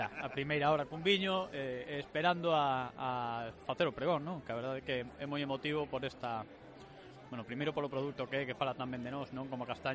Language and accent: Galician; Galicia, Spain; porque é unha zona que necesita de nós como galegos